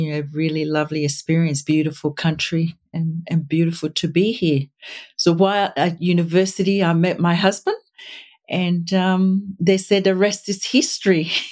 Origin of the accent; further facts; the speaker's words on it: Ghana; moved away as an adult; now in Australia; from Ghana. That's where I was born. Ghana is west coast of Africa. And I came to Australia after, I guess, equivalent to high school.